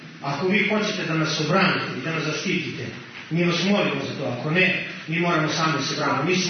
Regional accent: Lešak, Kosovo; Ja sam iz Leška, imam 35 godina

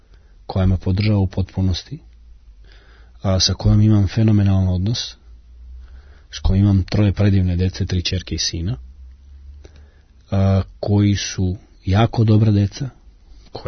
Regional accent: Klek, Vojvodina, Serbia; Ja sam iz Kleka.

